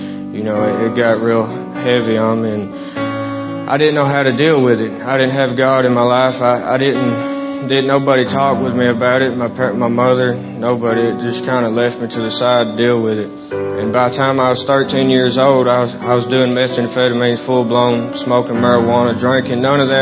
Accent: Jackson, Tennessee, United States; born there; I'm 26 years old. I was born in 1989 in Jackson, Tennessee.

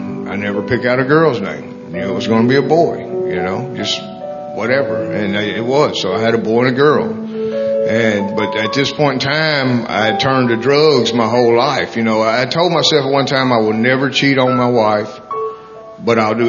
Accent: Humboldt, Tennessee, United States; I'm 47 years old. As you can see, I'm not a teenager. I'm from Humboldt, Tennessee, down the road here. Grew up on the weekends at Big Sandy, up at Country Junction, Sorrels and stuff.

